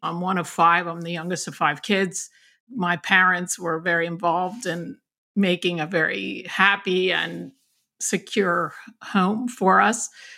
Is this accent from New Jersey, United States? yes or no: yes; New Jersey, United States; shout out to my Jersey people, Jersey Shore, you know, a lot of great memories of growing up in New Jersey.